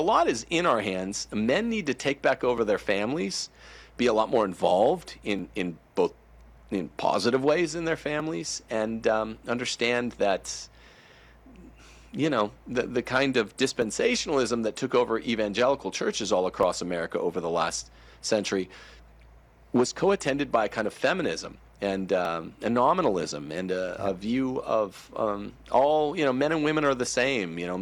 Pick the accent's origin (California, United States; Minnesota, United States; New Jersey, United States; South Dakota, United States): California, United States; Bakersfield; You know, I'm from Bakersfield, California.